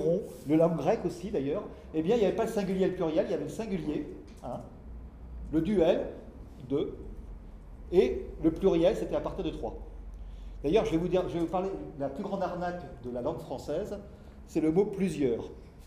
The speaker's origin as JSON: {"language": "French", "country": "France", "said": "je suis français, j'ai à peu près appris la grammaire"}